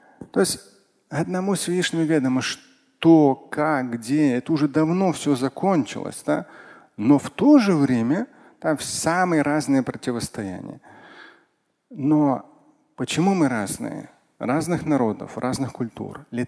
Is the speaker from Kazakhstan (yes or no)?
no; Moscow, Russia; born there; я сам родился в Москве.